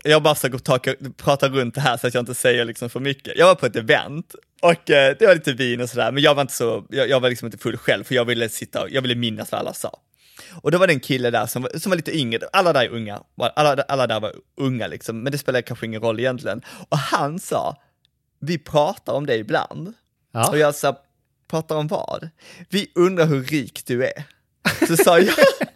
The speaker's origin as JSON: {"language": "Swedish", "town": "Malmö", "region": "Skåne", "country": "Sweden", "tie": "born or raised there", "said": "för jag växte upp på Kirseberg, som är en sån gammal klassisk arbetarklassförort."}